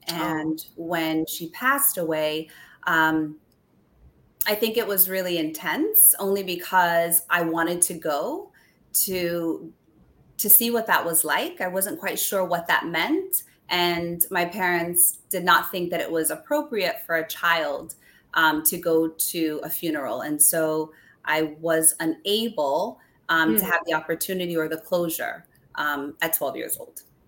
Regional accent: Queens, New York, United States; born there; Yes. I was born in Queens.

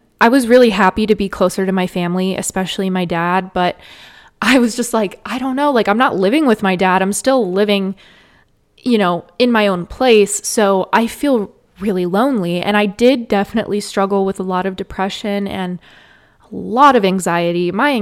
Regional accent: San Diego, California, United States; Like I said, I grew up in San Diego, so when he would come down to visit me, I tried to take him to places that I went to growing up, places like La Jolla, Torrey Pines, Balboa Park.

